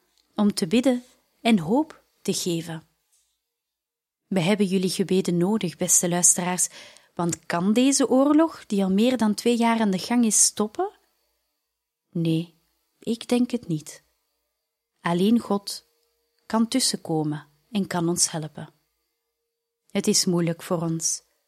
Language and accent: Dutch; Ukraine; En we vragen de mensen om te bidden voor onze natie, voor ons land, voor Oekraïne.